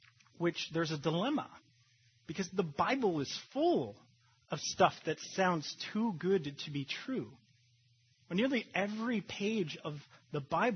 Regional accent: Phoenix, Arizona, United States; You see, I grew up in Phoenix, Arizona. It's the Valley of the Sun.

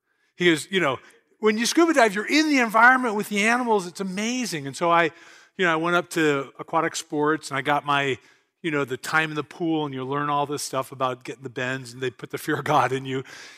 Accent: California, United States; I grew up in California skiing.

